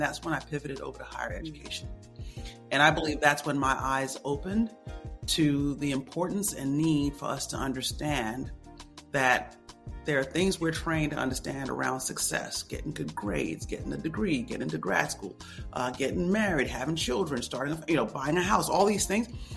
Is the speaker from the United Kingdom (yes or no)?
yes; London, United Kingdom; also born or lived in Zimbabwe / Birmingham, Alabama; now in United States; born in Zimbabwe, Africa. I grew up in London, England, and I consider Birmingham, Alabama my home, although today I currently reside in central New York and have lived in many parts of the country.